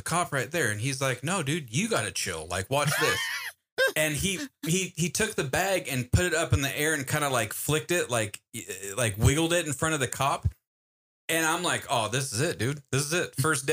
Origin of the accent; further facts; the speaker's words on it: United States; I'm from America.